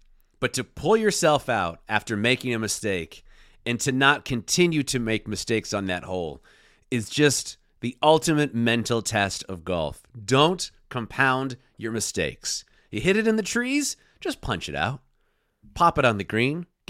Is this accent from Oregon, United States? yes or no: yes; Oregon, United States; growing up in Oregon, there's a lot of trees